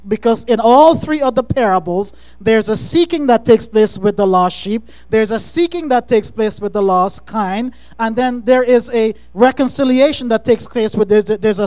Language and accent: English; Guyana; I grew up in Guyana